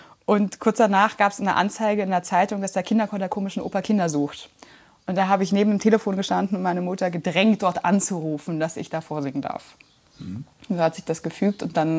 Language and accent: German; Berlin, Germany; Ich bin waschechte Berlinerin